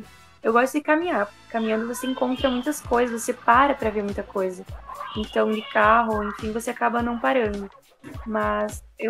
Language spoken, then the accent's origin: Portuguese; South Region, Brazil; Eu vim pra cá sem roupa de frio. Tô surtando já. Ainda que eu sou sulista.